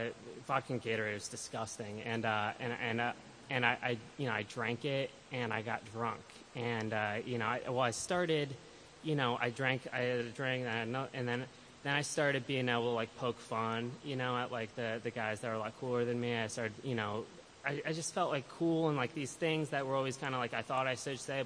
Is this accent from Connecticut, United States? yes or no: yes; Greenwich, Connecticut, United States; So, I was born in Connecticut. I grew up in Greenwich, Connecticut.